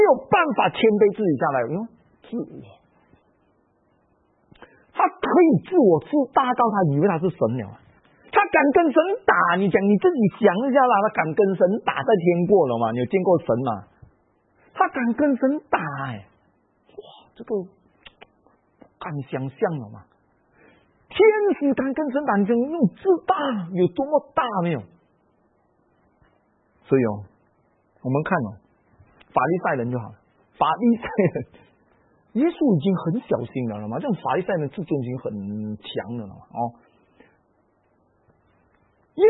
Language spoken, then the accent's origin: Chinese; Malaysia; 我们马来西亚人叫伊拉